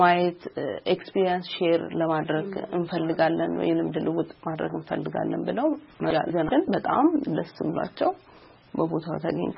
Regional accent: Dire Dawa, Ethiopia; now in Addis Ababa, Ethiopia; ተወልጄ ያደግኩት በድሬዳዋ ከተማ ነው። አዲስ አበባ ከመጣሁ በኋላ በፋሽን እና በሞዴሊንግ ኢንዱስትሪ ውስጥ ተሰማራሁኝ።

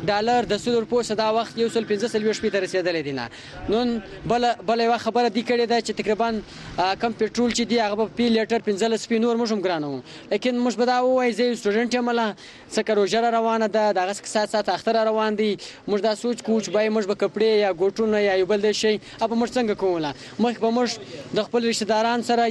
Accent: Chaman, Balochistan, Pakistan; زه د چمن یو هم شیری

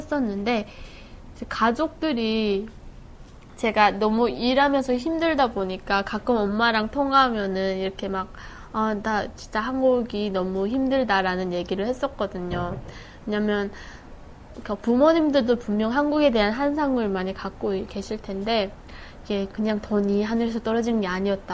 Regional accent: North Korea; moved away as an adult; now in South Korea; 방학에 잠깐 원투맨 그냥 다 데리고 탈북을 했죠.

